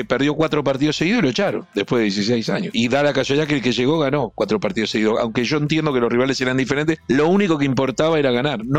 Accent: Uruguay; Yo estoy convencido, además, como uruguayo, tengo claro

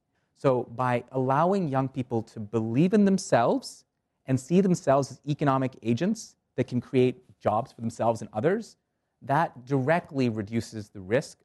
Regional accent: Canada; also born or lived in India; So as a kid, I moved from India to Canada. I grew up in Canada.

